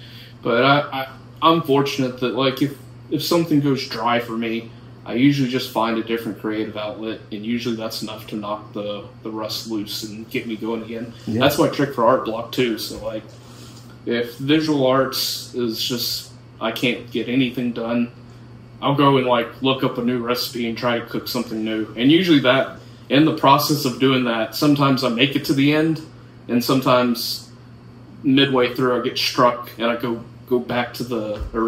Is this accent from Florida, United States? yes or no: no; Saltillo, Mississippi, United States; Well, I grew up in North Mississippi around Tupelo in a little town called Saltillo.